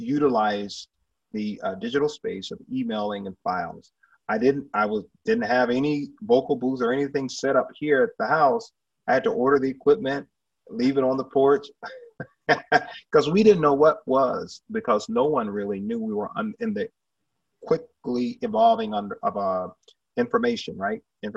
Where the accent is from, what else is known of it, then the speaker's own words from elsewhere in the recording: Manchester, Georgia, United States; growing up in Manchester, Georgia, a little small town, my brothers and I, we did not allow that to confine us.